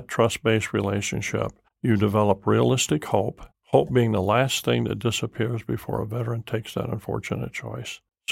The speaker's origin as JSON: {"language": "English", "town": "Sullivan", "region": "Illinois", "country": "United States", "tie": "born or raised there", "said": "All across America are these flyover towns, towns like where I grew up in Sullivan, Illinois."}